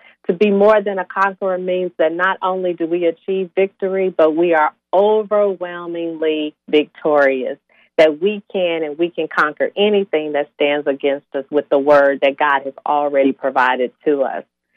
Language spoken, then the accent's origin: English; Fort Worth, Texas, United States; I am from Fort Worth, Texas, currently live in Fort Worth, Texas